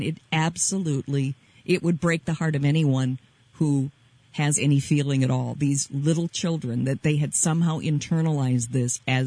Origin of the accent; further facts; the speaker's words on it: Minnesota, United States; the way that I see my everyday life as a Minnesotan, born and raised and lived here almost all of my life